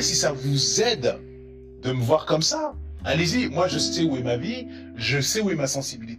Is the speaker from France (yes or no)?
yes; France; Et j'ai pas besoin de prouver à quel point je suis français.